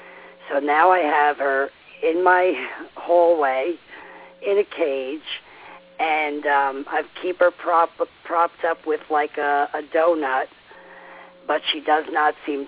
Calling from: Bethlehem, Georgia, United States; I'm calling from Bethlehem, Georgia.

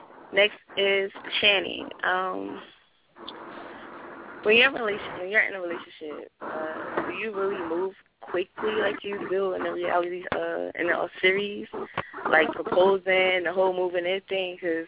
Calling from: New Jersey, United States; I'm from Jersey.

